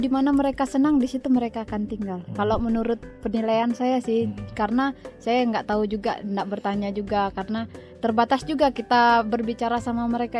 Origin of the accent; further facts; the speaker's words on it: Kalimantan, Indonesia; Tapi saya menyadari lagi bahwa saya kan dari Kalimantan